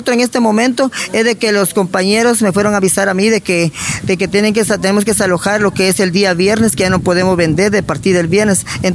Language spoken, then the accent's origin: Spanish; Palín, Escuintla, Guatemala; born there; Yo nací aquí en Palín, mis padres son puros palinecos.